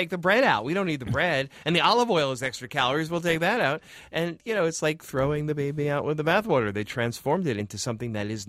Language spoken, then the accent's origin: English; United States; being an American, I figured, oh, they're drinking smoothies in Sevilla.